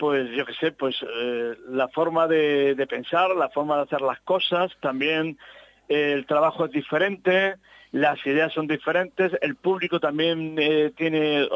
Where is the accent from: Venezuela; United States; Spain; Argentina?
Spain; Martos, Andalusia; Estoy hablando de mi pueblo, de Martos.